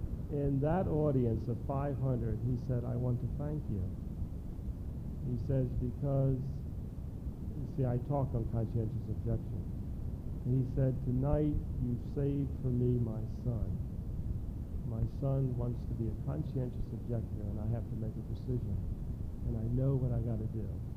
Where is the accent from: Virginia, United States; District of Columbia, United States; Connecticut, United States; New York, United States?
Virginia, United States; I come from Virginia, which is probably the war state of the Union.